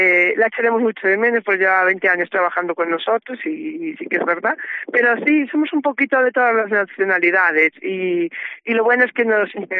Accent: Lugo, Galicia, Spain; y al final es que es mi tierra y lo veo de esa manera, ¿sabes?

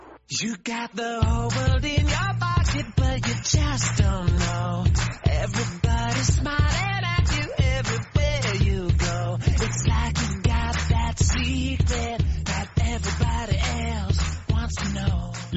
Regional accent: Villaverde, Cantabria, Spain; me quedo con Villaverde, que es mi pueblo, un poco más arriba de Potos, que es precioso.

